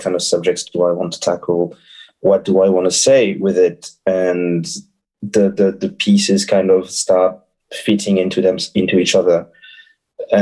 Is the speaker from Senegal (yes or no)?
yes; Senegal; English is a second language; moved away; I went back to my hometown in Senegal in 2013, I think, and essentially what I did was visit the street where I spent a good 5 to 6 years of my childhood